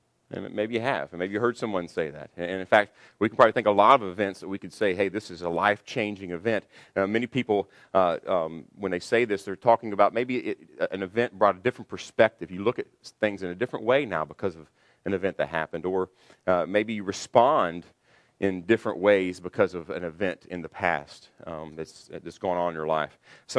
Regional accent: Kentucky, United States; And I grew up in Kentucky, and we didn't have a graduation party until we graduated from high school.

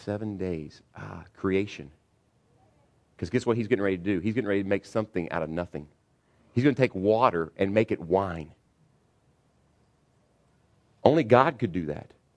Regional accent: Kentucky, United States; we grew up in Kentucky, and the kind of receptions we had

